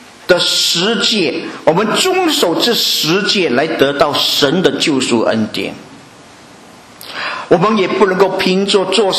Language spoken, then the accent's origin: Chinese; China; 好像我是从佛教家庭长大，我的祖母是拜偶像的，我的爸爸也是拜偶像。